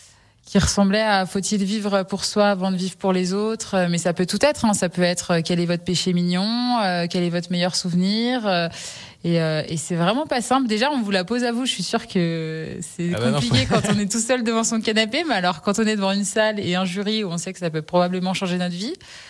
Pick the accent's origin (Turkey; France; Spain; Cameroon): France; Passy, Auvergne-Rhône-Alpes; Oui. Alors, je suis originaire de Passy